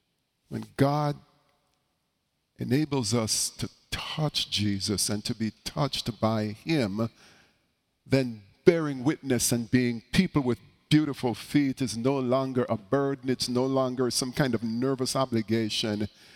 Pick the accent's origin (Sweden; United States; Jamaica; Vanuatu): Jamaica; When I was growing up in Jamaica, our church used to sing a song.